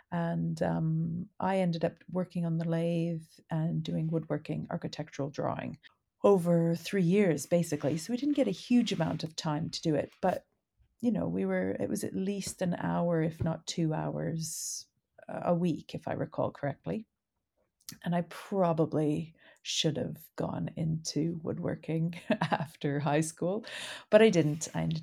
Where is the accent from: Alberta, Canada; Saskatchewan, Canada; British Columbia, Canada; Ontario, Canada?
Saskatchewan, Canada; I'm very lucky where I grew up in Saskatchewan, we have lots of space. And my dad was able to get his dad's woodworking shop moved onto our farm.